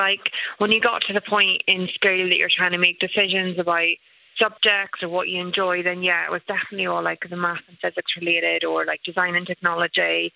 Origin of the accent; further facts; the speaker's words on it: Northern Ireland, United Kingdom; as a Northern Irish female, like my voice stood out on the background of male voices.